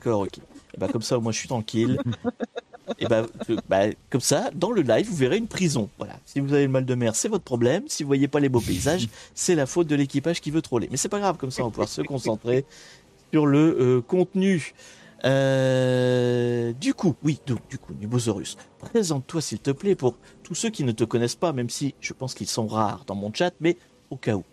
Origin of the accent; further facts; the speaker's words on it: Normandy, France; je suis normand d'origine, donc petite guéguerre normand-breton.